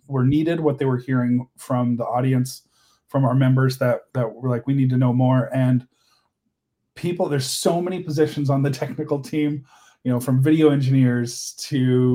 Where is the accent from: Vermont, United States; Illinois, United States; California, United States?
California, United States; Well, as a 6-year-old growing up in California, I knew the motion picture industry was an actual industry